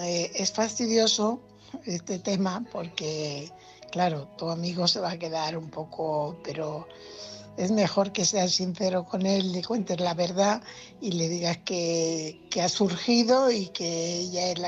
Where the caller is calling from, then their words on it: Fuenlabrada, Community of Madrid, Spain; corresponsal de Fuenlabrada.